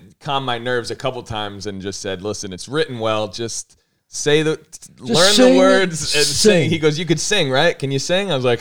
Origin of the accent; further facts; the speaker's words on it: New Haven, Connecticut, United States; born there; Right. I was born in New Haven.